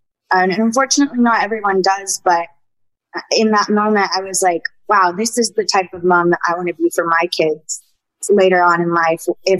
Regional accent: the South, United States; we grew up in the South

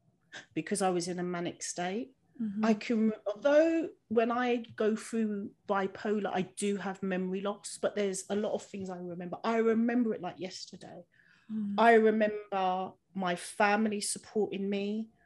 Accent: London, United Kingdom; I'm 43, I don't feel a day past 21, but you know, I'm born and bred in London, so our approach is sort of different.

